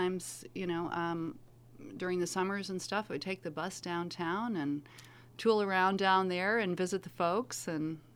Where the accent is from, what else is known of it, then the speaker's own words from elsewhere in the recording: Detroit, Michigan, United States; I was born in Detroit at St. John's Hospital, and I grew up in Detroit, and I went to Detroit Public Schools and got a fantastic education.